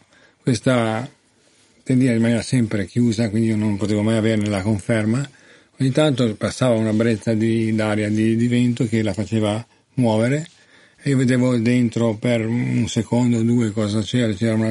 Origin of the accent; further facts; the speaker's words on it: Liguria, Italy; born there; Io sono nato in Liguria